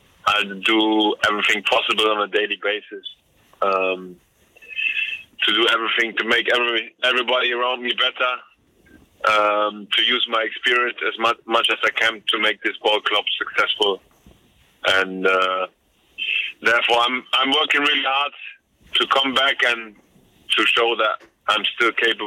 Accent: Hannover, Lower Saxony, Germany; It is in my office, in my hometown.

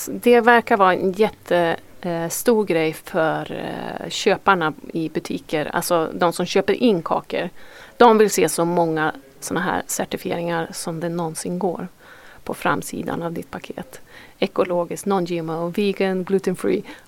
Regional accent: Sweden; Jag kommer ihåg att jag var hemma i Sverige då.

